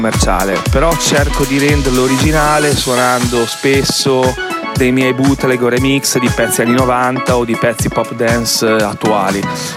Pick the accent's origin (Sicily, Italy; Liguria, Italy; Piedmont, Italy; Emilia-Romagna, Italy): Liguria, Italy; La Spezia; Guarda, io sono di La Spezia, ho 45 anni